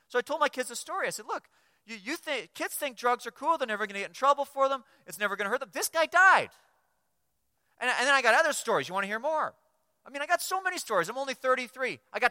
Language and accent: English; Guelph, Ontario, Canada; I grew up in Guelph.